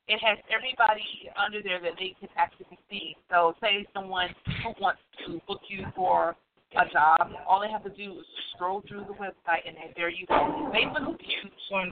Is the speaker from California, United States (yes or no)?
no; South Carolina, United States; now in Hope Mills, United States; We're from Hope Mills, but I'm originally from South Carolina.